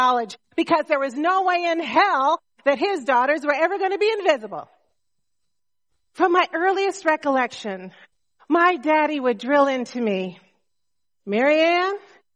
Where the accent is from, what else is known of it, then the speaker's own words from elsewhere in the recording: Chicago, Illinois, United States; born there; I was born on May 7th, 1948 at Provident Hospital right here on the south side of Chicago.